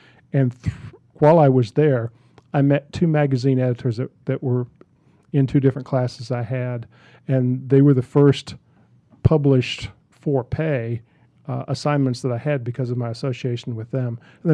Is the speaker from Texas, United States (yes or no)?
yes; Texas, United States; Then there are a couple of reminiscences of me growing up in Texas, and particularly with my family, my father, mother, and my sister.